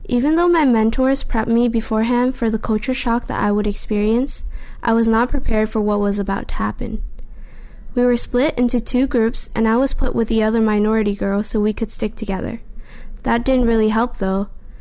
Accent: San Francisco, California, United States; I'm from San Francisco, and I'm in the 12th grade.

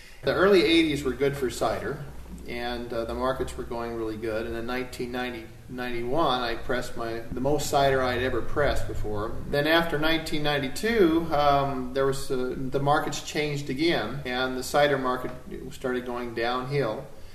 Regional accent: Hamburg, Iowa, United States; I'm from Hamburg, Iowa. Third generation … born in Hamburg.

